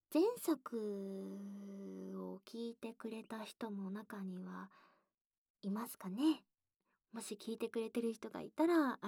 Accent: Fukuoka, Japan; accent: Hakata; now in Tokyo, Japan; 私は福岡出身で、博多弁はよう、ね、地元では聞くから、そんなに珍しいって感じにはならんけど

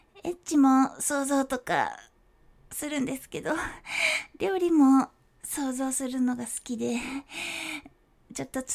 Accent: Kyushu, Japan; 私の出身地は九州です。九州は食べ物も美味しくて景色も最高です。

